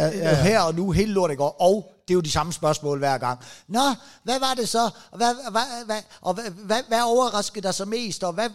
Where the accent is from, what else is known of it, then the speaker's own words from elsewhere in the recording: Jutland, Denmark; jeg kommer fra Jylland, ikke?